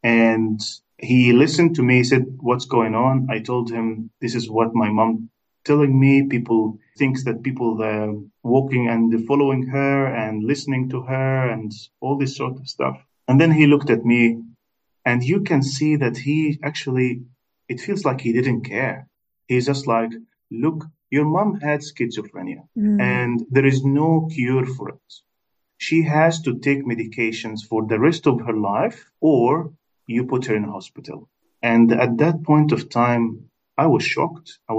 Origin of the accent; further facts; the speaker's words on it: Alexandria, Alexandria Governorate, Egypt; I grew up in Egypt in a city called Alexandria. It's a beautiful coastal city where you can see some parts of the Roman Empire still exist underwater.